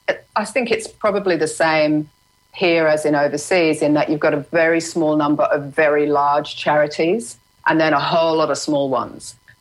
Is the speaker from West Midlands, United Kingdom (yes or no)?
no; London, United Kingdom; I was born in London, in England. And I grew up in, I started in Kentish Town. And then I moved to St John's Wood when we went to school in London.